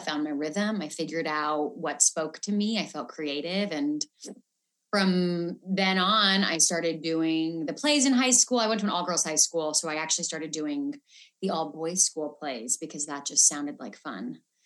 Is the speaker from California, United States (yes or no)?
yes; Pasadena, California, United States; also born or lived in La Crescenta; So yeah, I grew up, I was born in La Crescenta, And then we kind of moved to La Cunada, Pasadena area, but nobody really knows where those are. So Pasadena is just much easier.